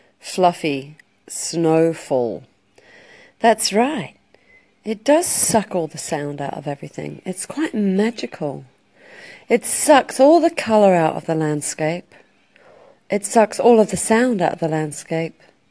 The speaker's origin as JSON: {"language": "English", "region": "England", "country": "United Kingdom", "tie": "born or raised there", "said": "I always had this romantic idea of the snow because I grew up in England"}